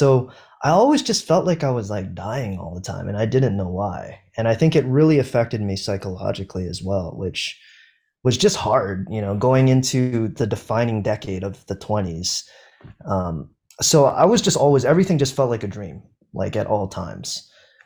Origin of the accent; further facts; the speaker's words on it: Hawaii, United States; when I grew up on Oahu, like Lanikai. My mother and my stepfather actually lived in this townhouse in Lanikai. So I spent maybe a first couple years of my life maybe